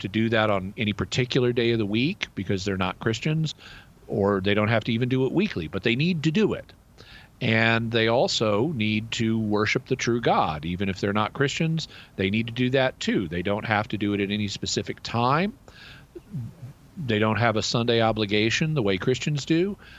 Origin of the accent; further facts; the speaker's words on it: the South, United States; accent: southern; because I'm from the South. So I grew up with southern accents.